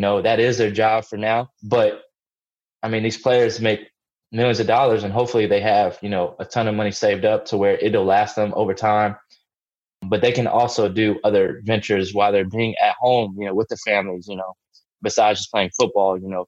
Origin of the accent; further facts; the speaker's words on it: Massachusetts, United States; born there; You know, I was born in Massachusetts, so I would say that.